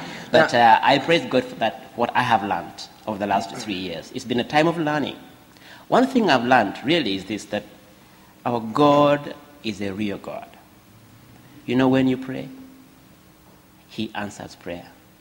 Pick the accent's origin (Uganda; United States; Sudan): Uganda; I come from Uganda, the famous Uganda.